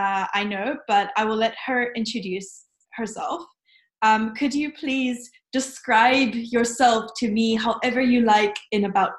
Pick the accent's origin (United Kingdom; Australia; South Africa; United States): South Africa; as a South African